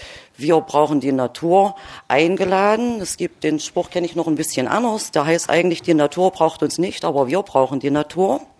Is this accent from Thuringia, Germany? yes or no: no; Lutherstadt Eisleben, Saxony-Anhalt, Germany; Ich komme aus Lutherstadt-Eisleben, bin 51 Jahre alt